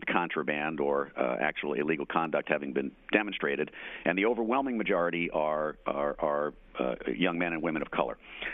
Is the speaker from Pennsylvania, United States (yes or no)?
no; New York City, New York, United States; I am a New Yorker, was born here. My family, to the extent it matters, has been here for generations.